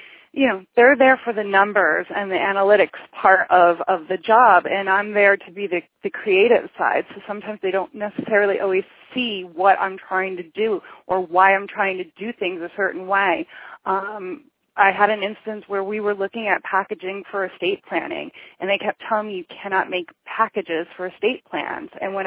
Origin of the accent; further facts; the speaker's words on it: New York, United States; I guess growing up in New York, you become that way.